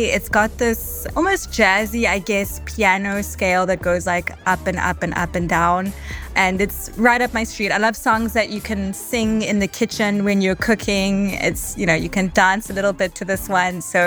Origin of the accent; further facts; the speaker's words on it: South Africa; It's always, as a South African, it's always a really, really great thing